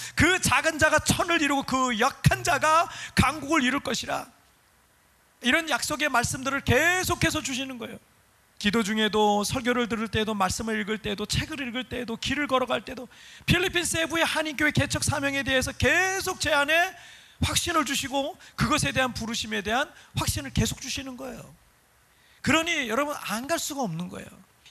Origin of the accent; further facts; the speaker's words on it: South Korea; 저는 그냥 토종 한국인 목회만 할 걸 생각을 제가 늘 해왔어요.